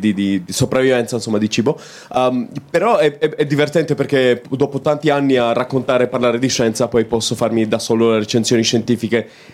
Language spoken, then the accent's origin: Italian; Romania; hanno visto che sono romeno